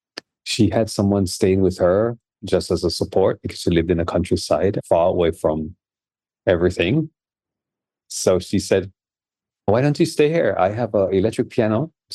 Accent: St. Vincent & Grenadines; I'm from St. Vincent and the Grenadines. We were just hit by Hurricane Beryl, Category 4. I didn't get hurt. God was good. I grew up here in a family, Adventist family, with four

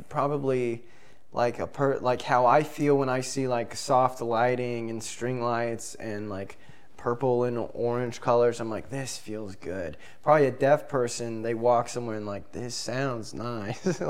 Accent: Texas, United States; Yeah, yeah. I'm from Texas, so I'm so used to, like, I feel like a fucking lizard on a rock.

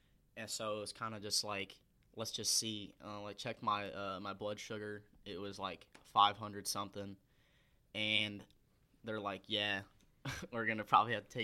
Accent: Bloomington, Indiana, United States; I'm from Bloomington, Indiana, and I was diagnosed with diabetes when I was in eighth grade.

